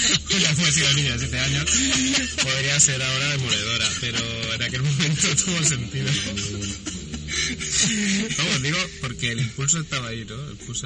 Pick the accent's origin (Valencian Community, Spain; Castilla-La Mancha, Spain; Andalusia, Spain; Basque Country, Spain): Andalusia, Spain; Alcalá de Guadaíra; born there; now in Madrid, Spain; donde yo nací